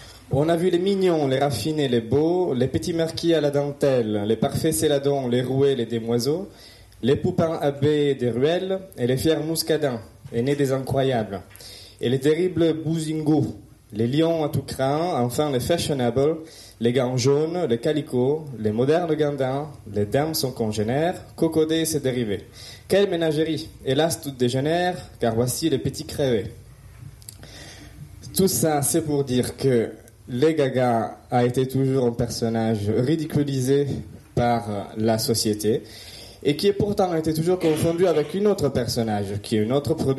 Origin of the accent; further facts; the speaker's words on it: Italy; French is a second language; je suis italien. Donc j'ai un accent, en plus j'ai un microphone, donc bonne chance.